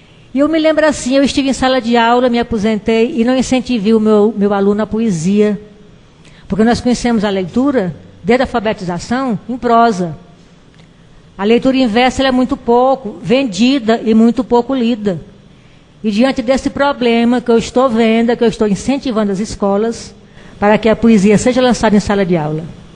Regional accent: Jaguaruana, Ceará, Brazil; Eu sou de Jaguaruana e namorava uns 3 quilômetros afastada, povoado, uma vila chamada Jiqui.

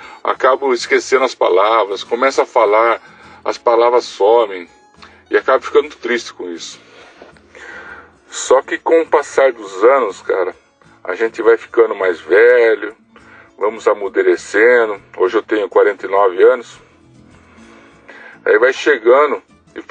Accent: Sorocaba, São Paulo, Brazil; eu sou de Sorocaba, São Paulo.

